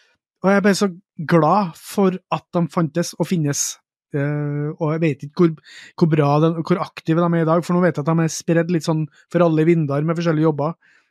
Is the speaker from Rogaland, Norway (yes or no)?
no; Trøndelag, Norway; fra Skage i Namdalen. Altså, rett bort til høyre fra der jeg vokste opp.